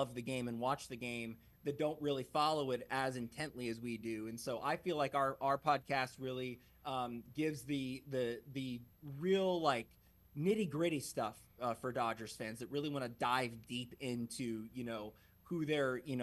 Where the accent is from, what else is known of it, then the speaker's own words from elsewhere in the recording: California, United States; And then I came back home and got to work for my hometown station, KCAL KCBS.